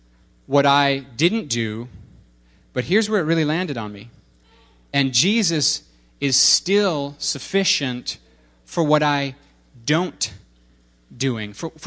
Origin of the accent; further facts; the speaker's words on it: Kentucky, United States; I'm from Kentucky.